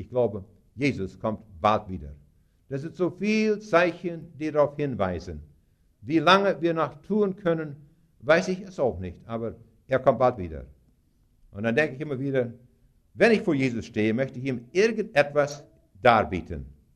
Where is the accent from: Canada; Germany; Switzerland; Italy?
Canada; German is a second language; ich komme von einem Farm aus Kanada, ich bin in Kanada geboren, meine Eltern sind es auch.